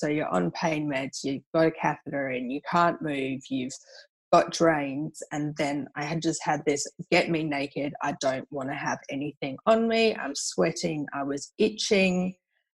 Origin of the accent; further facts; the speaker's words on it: Perth, Western Australia, Australia; And I did 50 of them and hid them around, my hometown of Perth, and I flew to Adelaide and left them on the plane.